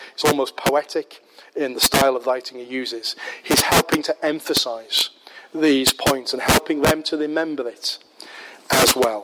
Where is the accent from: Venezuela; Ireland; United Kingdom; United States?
United Kingdom; Yorkshire and the Humber; when I grew up in Yorkshire, I was familiar with the dialect that was used in that particular time.